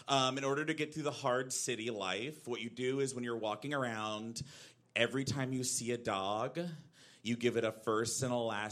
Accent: Texas, United States; now in Brooklyn, United States; I had a traditional upbringing, though. I grew up in Central Texas.

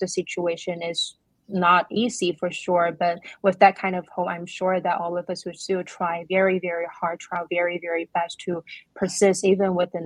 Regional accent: Hong Kong; You know, I grew up in Hong Kong where every morning I would read newspaper

